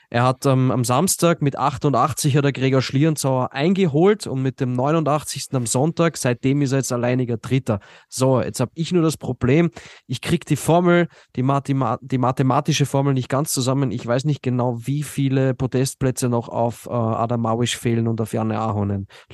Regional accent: Austria; was soll ich jetzt als Österreicher sagen?

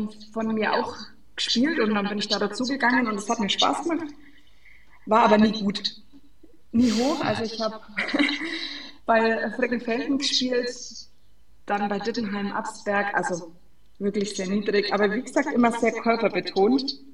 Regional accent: Bavaria, Germany; Also da, wo ich herkomme, aus dem fränkischen Seenland, kann man sagen.

